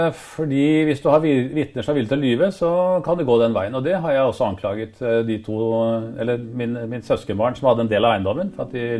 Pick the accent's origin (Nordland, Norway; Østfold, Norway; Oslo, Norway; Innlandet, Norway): Oslo, Norway; Jeg er født på Aker i Oslo.